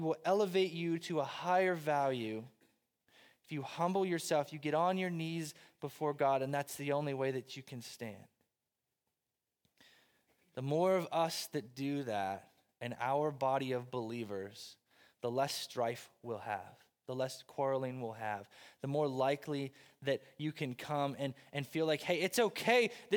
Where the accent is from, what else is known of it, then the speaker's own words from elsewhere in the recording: Southern United States, United States; So now I'm from the South, right?